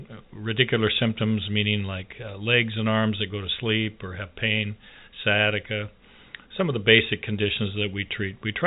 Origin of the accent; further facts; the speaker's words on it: Puyallup, Washington, United States; I grew up in Puyallup, so I liked that part of the state